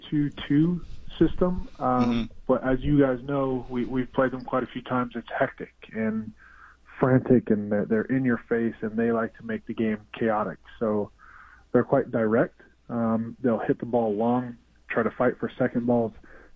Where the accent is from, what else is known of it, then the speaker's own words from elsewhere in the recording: United States; Growing up in America, I didn't see my first live professional game until I was about 20 years old.